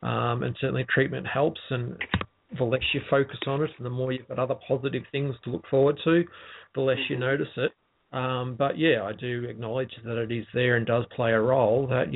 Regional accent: Australia; But certainly as an Aussie male, it's lik

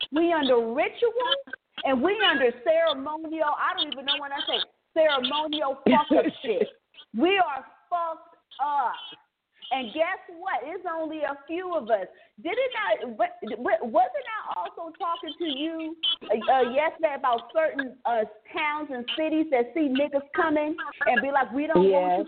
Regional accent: San Francisco, California, United States; You're from San Francisco. I'm from San Francisco.

